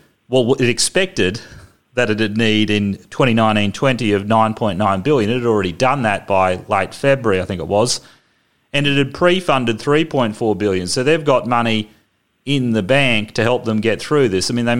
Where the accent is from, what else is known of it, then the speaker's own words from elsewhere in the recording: Queensland, Australia; And as a Queenslander and someone who remembered historically how well run Queensland was financially during successive governments